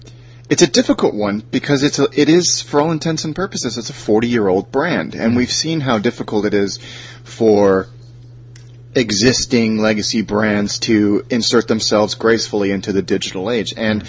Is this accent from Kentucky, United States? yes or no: no; California, United States; also born or lived in Hong Kong / Kent; now in United Kingdom; So I was born in the U.S. to British parents. I grew up in California, Hong Kong, went to school in Kent, went to university in Kent, went back to California, now I'm back here.